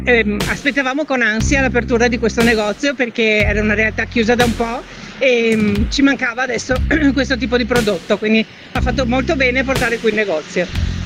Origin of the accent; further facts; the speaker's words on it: Treviso, Veneto, Italy; Noi siamo di Treviso.